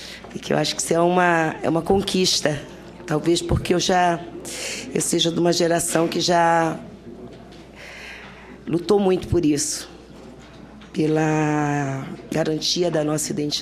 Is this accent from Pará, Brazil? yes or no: yes; Pará, Brazil; eu sou de uma região da Amazônia, do Estado do Pará, onde a incidência de trabalho escravo é muito grande.